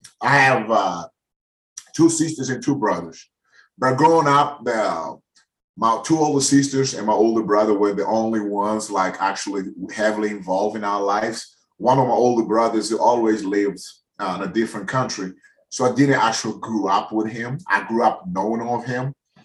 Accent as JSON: {"language": "English", "town": "Maputo", "region": "Maputo City", "country": "Mozambique", "tie": "born or raised there", "said": "I grew up in Maputo, Mozambique. It's a coastal country, you know. So we have the Indian Ocean over there."}